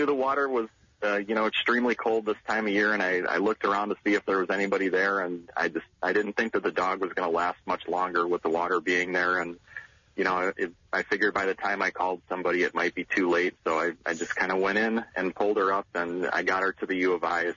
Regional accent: Schaumburg, Illinois, United States; I am. I'm from Schaumburg, Illinois.

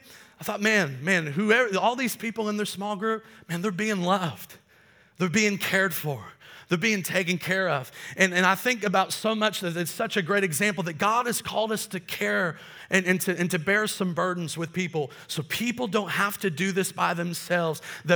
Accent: Kokomo, Indiana, United States; I'm from Kokomo originally.

